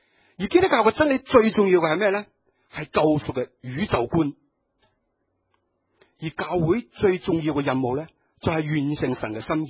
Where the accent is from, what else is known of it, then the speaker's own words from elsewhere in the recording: Hong Kong; 所以我们香港人很熟悉的